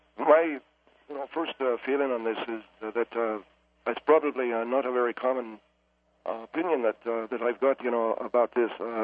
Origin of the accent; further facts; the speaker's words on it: County Meath, Ireland; moved away as an adult; now in United States; I'm an immigrant myself. I'm from the Republic of Ireland. I was born in County Meath. I came here at a time when the economy in Ireland was not as good as it is today